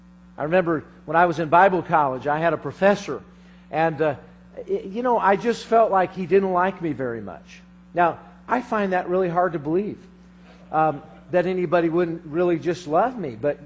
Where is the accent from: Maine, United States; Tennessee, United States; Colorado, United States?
Colorado, United States; And you know, I remember years ago, I'm from Colorado, and I was driving down the dirt road